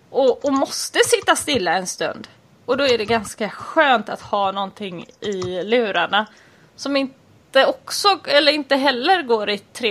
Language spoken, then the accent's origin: Swedish; Gothenburg, Västra Götaland County, Sweden; born there; now in Bohuslän, Sweden; jag är ju född i Göteborg och numera bor i Bohuslän och har bohuslänska rötter